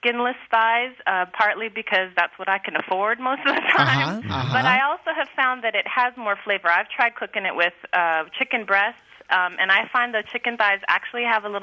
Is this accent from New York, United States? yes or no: no; Hawaii, United States; also born or lived in New Orleans; well, actually, I grew up in Hawaii, but I started this recipe while I was living in New Orleans. I moved there for graduate school, and it was the first time living on my own.